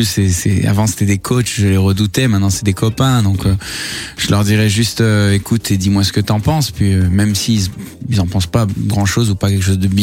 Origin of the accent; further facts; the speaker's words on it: Tel Aviv, Tel Aviv District, Israel; évidemment mon enfance à Tel Aviv, les musiques orientales, les sons méditerranéens.